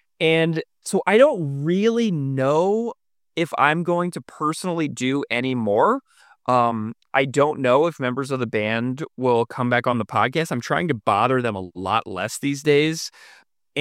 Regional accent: St. Louis, Missouri, United States; And I'm from St. Louis originally, which is another mid-sized city.

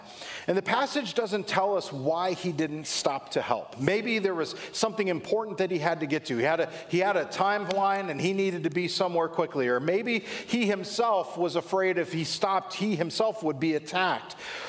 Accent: Long Beach, California, United States; we had a conference out in California back where I grew up in Long Beach

